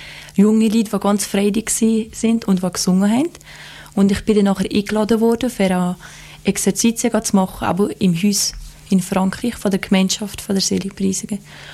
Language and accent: German; Valais, Switzerland; ich bin jetzt 23-jährig und wie ihr gesagt, ich komme aus Falaldo. Und ich bin aufgewachsen, aber wie meist im Oberwallis in einer katholischen Kirche